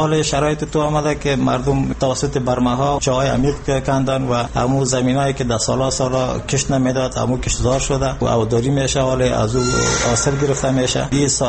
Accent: Afghanistan; یکی از کارمندان اداری دولت هستم. ولایت ما خوست است.

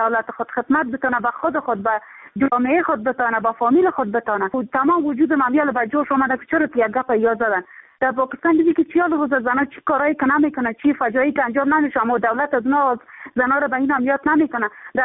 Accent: Afghanistan; اگر افغانستانی که ما زندگی میکنیم با سربلند زندگی کردیم، غرور افغانی داریم، ما زنای افغان هستیم، ما دخترای افغان هستیم

